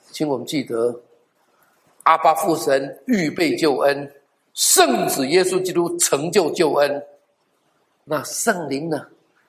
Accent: China; 我是中国人，

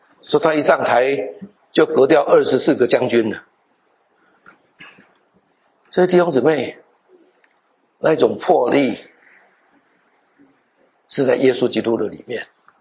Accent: China; 其实美国人跟我们中国人比起来，中国人聪明多了。

